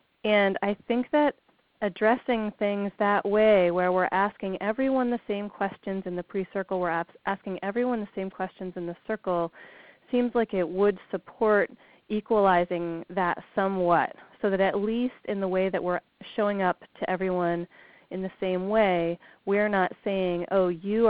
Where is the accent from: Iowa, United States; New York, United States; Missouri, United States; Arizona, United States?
Missouri, United States; Molly and Jeffrey, I met you in Florida. I'm the one from Missouri.